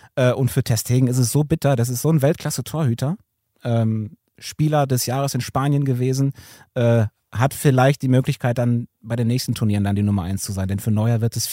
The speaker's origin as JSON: {"language": "German", "region": "North Rhine-Westphalia", "country": "Germany", "tie": "born or raised there", "said": "Das Camp der Italiener ist in Iserlohn, das ist so ungefähr in meiner Heimat."}